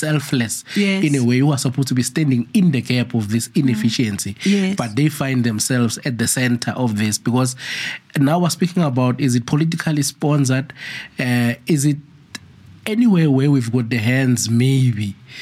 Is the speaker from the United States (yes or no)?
no; Gauteng, South Africa; You know, also just while on that, you know, I'm from Gauteng.